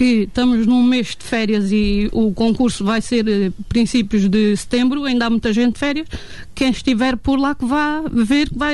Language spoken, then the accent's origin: Portuguese; Moura, Alentejo, Portugal; Já trazia bagagem de Moura, que é a minha terra.